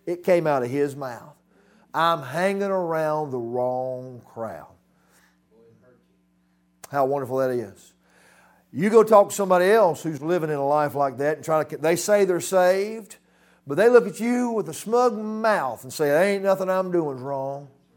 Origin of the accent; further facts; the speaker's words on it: Arlington, Virginia, United States; born there; Well, it says I was born in Arlington Hospital, May the 14th, 1964, there in Virginia.